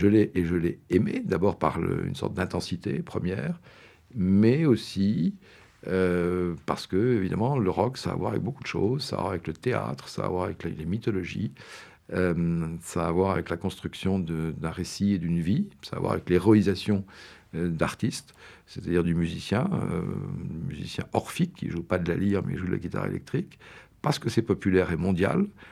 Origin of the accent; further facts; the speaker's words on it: Lyon, Auvergne-Rhône-Alpes, France; C'est un peu comme le guignol de ma ville natale de Lyon